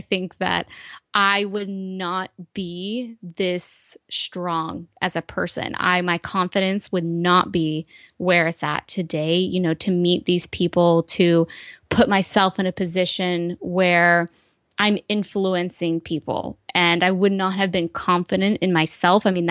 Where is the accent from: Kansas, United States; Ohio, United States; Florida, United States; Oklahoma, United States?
Ohio, United States; I was out here in California, because I'm from Ohio originally